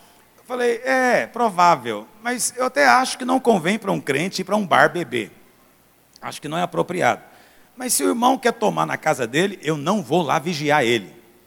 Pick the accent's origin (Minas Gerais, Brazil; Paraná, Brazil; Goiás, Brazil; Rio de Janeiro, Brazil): Goiás, Brazil; born there; Ainda bem que eu nasci em Goiás, nós somos mais santos aqui. Pois é, aqui em Goiás